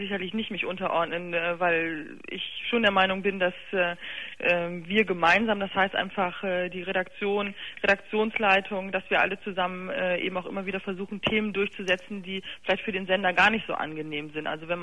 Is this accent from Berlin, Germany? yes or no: no; Bremen, Germany; ich komme aus Bremen